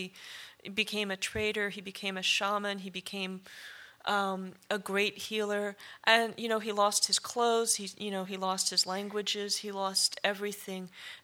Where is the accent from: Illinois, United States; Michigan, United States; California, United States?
California, United States; That and growing up in the California hills, trying to figure out what they meant and what it would mean to be native here